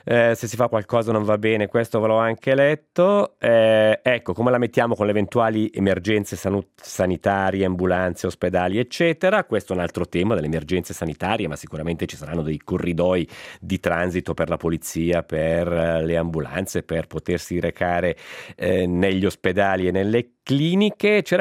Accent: Ticino, Switzerland; per l'accoglienza che stiamo riservando come ticinesi, come svizzeri

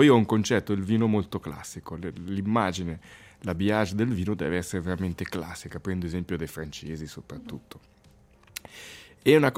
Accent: Ticino, Switzerland; Siamo ticinesi, siamo in quattro, facciamo il vino.

